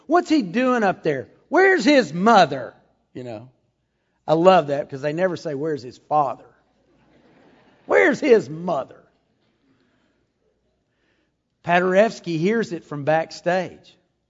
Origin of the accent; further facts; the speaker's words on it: Texas, United States; born there; I mean, I thank you, God, I was born in Texas.